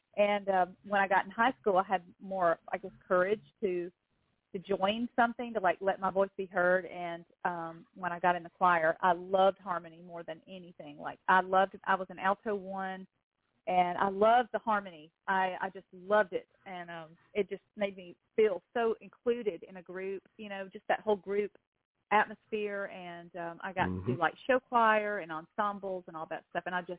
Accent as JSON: {"language": "English", "town": "Oxford", "region": "Alabama", "country": "United States", "said": "I am originally from Oxford, Alabama, which sits right in between Atlanta, Georgia, and Birmingham, Alabama."}